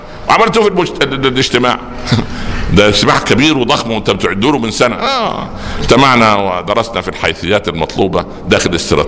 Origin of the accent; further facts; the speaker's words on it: Egypt; وتعرف عندنا في مصر الضرائب ده جزء من الدخل